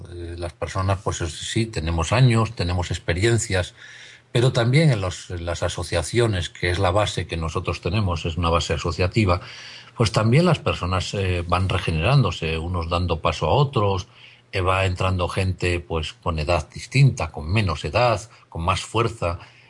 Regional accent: Spain; sabemos que somos personas, los españoles, con una inmensísima suerte

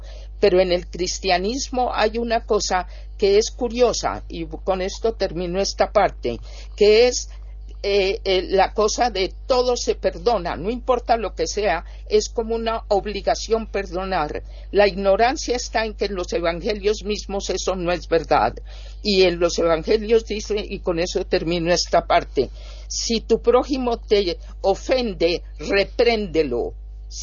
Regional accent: Colombia; la cantidad de dificultades en mi país, que es Colombia

